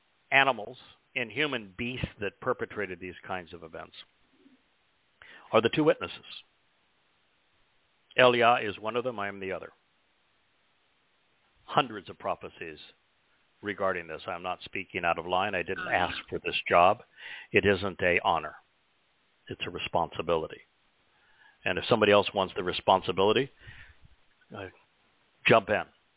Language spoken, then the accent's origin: English; United States; born there; moved away; I was born in America. I've subsequently left.